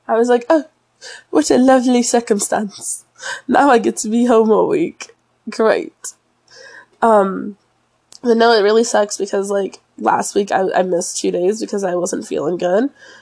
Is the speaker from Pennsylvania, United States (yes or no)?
no; Florida, United States; Where I grew up in Florida, it was like every other business was an acting studio